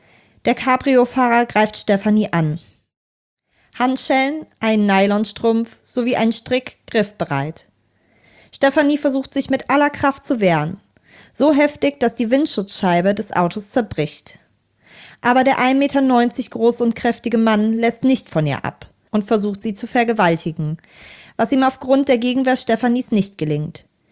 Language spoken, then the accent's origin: German; Aachen, North Rhine-Westphalia, Germany; heute habe ich auf Wunsch vieler ZuhörerInnen etwas aus meiner Heimat Aachen mitgebracht.